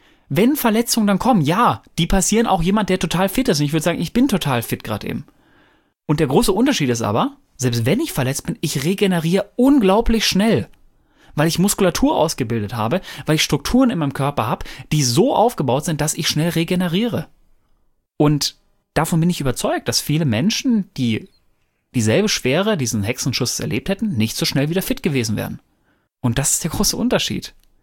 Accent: North Rhine-Westphalia, Germany

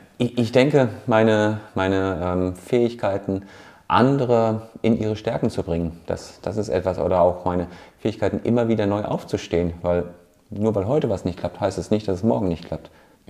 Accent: Munich, Bavaria, Germany; Aus München komme ich.

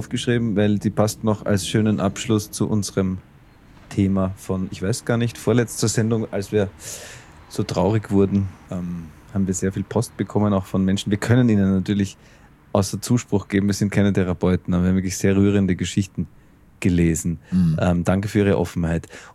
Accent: Switzerland; now in Vienna, Austria; Als Schweizerin mit einer Mama aus Österreich und die nun selbst schon über 10 Jahre in Wien lebt

